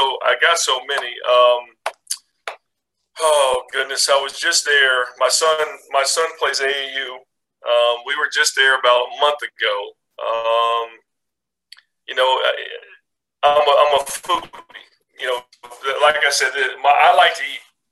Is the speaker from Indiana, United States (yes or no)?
yes; Indianapolis, Indiana, United States; I remember we were kids growing up in Indianapolis.